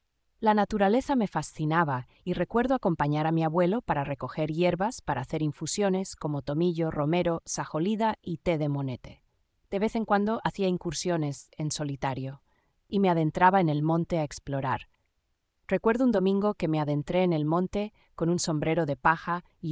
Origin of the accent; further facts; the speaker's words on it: Valencia, Valencian Community, Spain; Creciendo en Valencia, España, tenía muchas hermosas posibilidades de explorar.